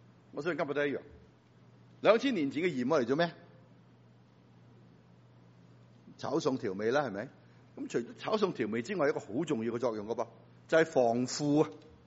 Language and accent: Chinese; China; 福气呢，是我们中国人从来都不会抗拒